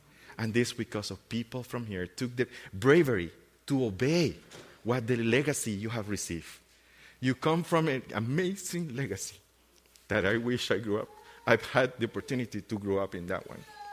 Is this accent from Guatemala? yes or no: yes; Guatemala; also born or lived in Nicaragua; now in Canada; I've come from Nicaragua. I was born in Nicaragua, grew up in Guatemala, became a Christian in Guatemala in a crazy church.